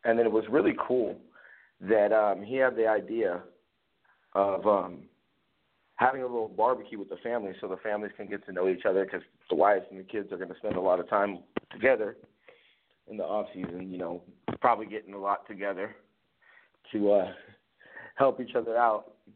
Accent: San Jose, California, United States; I've grown up and was born and raised in the Bay Area in San Jose, so you hardly ever really hear anybody out here say 49ers. We all say Niners.

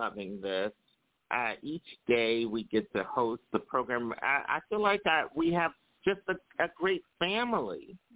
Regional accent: Philadelphia, Pennsylvania, United States; I started my radio career a little earlier out in California, even though I'm from Philadelphia and the East Coast.

